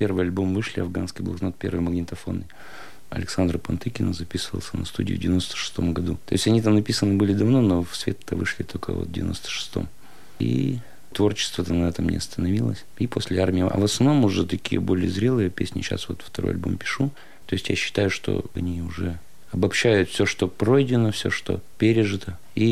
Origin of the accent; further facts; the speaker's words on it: Perm Krai, Russia; born there; Родился я в Пермской области, учился в школе, ну, как все школьники.